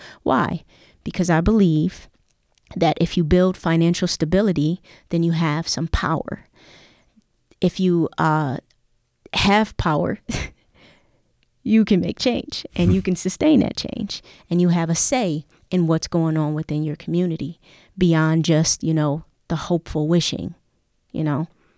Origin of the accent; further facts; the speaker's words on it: United States; And as an American